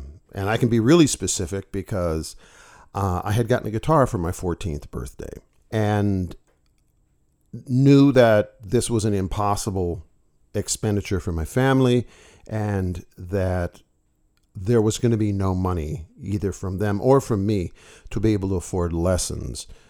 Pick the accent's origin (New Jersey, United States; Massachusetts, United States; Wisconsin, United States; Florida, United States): Wisconsin, United States; But I was growing up in Wisconsin. I was far from the reaches of, you know, New York and Boston and San Francisco and places like that where it was a going concern.